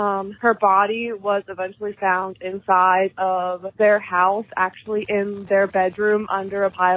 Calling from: Martinsburg, West Virginia, United States; I'm coming from Martinsburg, West Virginia.

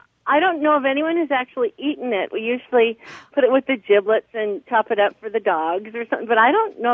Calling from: Oregon, United States; I'm calling from Oregon.

